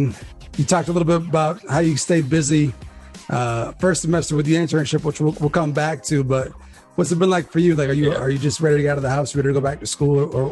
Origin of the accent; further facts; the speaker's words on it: Maine, United States; I remember growing up, because I'm from Northern Maine, and I always watched the Southern Maine tournament and stuff like that when it was on TV